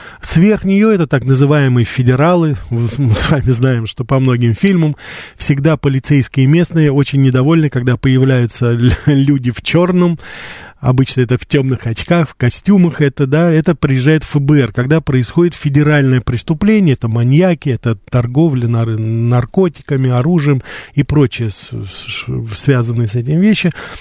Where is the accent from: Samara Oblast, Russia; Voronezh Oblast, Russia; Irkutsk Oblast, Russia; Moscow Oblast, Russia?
Moscow Oblast, Russia; мы в детстве, я помню, в Подмосковье занимались этим